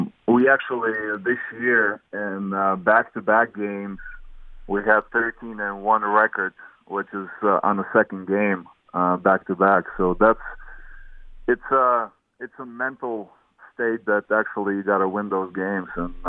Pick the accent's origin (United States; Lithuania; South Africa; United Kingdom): Lithuania; Well, I grew up around basketball. You know, Lithuania is basketball's number one sport by a mile. And my dad played, so I was around